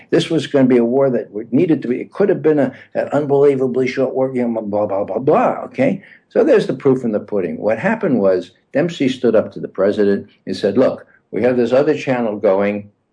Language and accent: English; New York, United States; Well, I grew up in New York, right?